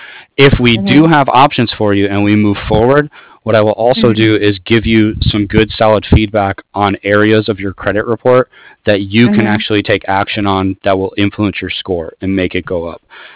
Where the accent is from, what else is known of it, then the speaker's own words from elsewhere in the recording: San Francisco, California, United States; now in San Diego, United States; I'm from San Francisco. I lived for a short while in Union City and Fremont, and then back in San Francisco before coming here to San Diego.